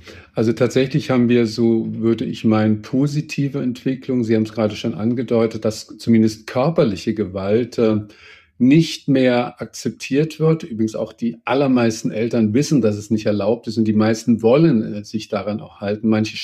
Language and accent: German; Baden-Württemberg, Germany; bin ich in Baden-Württemberg zur Schule gegangen